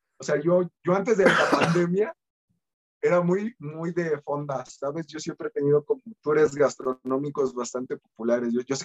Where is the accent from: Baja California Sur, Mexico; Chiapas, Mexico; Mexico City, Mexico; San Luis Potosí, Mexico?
Mexico City, Mexico; entonces yo me hacía tortas de plátano con azúcar cuando era niño, entonces soy chilango